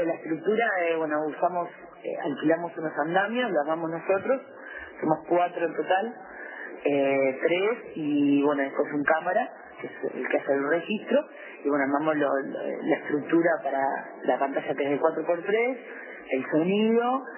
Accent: Sauce, Canelones, Uruguay; born there; yo nací en Sauce, que queda a 35 kilómetros de Montevideo

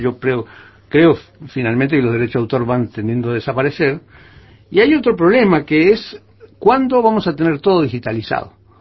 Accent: Italy; No, yo soy italiano, que es distinto.

